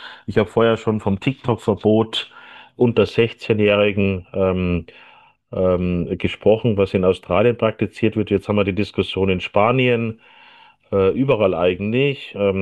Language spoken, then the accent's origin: German; Bavaria, Germany; ich komme aus Bayern ja, ursprünglich, wir haben jetzt gerade Kommunalwahlkampf